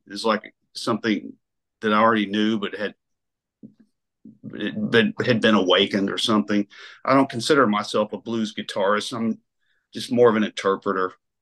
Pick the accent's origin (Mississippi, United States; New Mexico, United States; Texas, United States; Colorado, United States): Texas, United States; Dallas; I'm from Dallas. And so I knew Vince from that era.